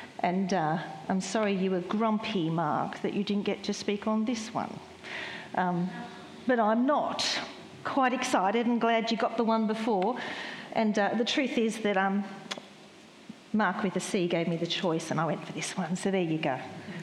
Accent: Australia; accent: Australian; My accent is Australian.

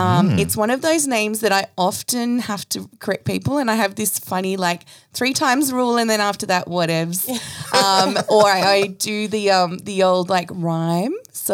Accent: Sutherland Shire, New South Wales, Australia; also born or lived in Wollongong; But my family are all from Sutherland Shire originally. So, you know, even though I was born in the Gong, Mum and I came back up quite when I was quite young. Yeah. So grew up predominantly in the Sutherland Shire

